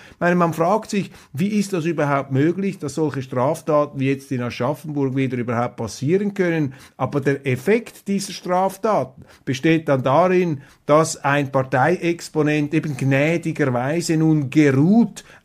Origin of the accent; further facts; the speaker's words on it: Switzerland; Ich sage Ihnen einfach als Schweizer, das befremdet einen ein bisschen